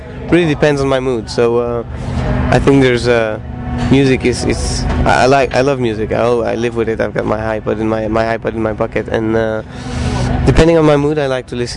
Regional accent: Brussels, Brussels-Capital Region, Belgium; English is a second language; Brussels. I'm from Brussels. I speak French, English, and Italian.

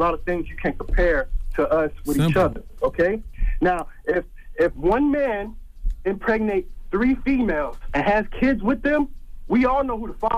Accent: Miami, Florida, United States; I'm from Miami.

